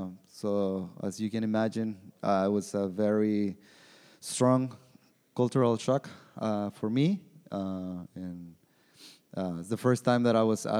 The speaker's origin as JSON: {"language": "English", "town": "Mexicali", "region": "Baja California", "country": "Mexico", "tie": "born or raised there", "said": "I grew up in Mexicali, Mexico. So that's Baja California. It's a border town with California, with Calexico, California, and that's where I grew up. I'm the youngest of three. I grew up in the midst of a lot of poverty"}